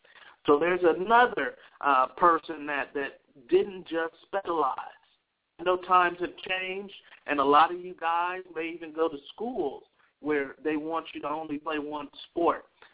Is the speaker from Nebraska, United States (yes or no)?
no; San Francisco, California, United States; That was something that I did growing up in San Francisco, California